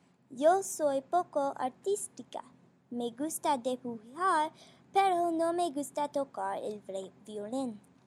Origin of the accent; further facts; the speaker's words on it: Atlanta, Georgia, United States; Spanish is a second language; Yo soy de Atlanta.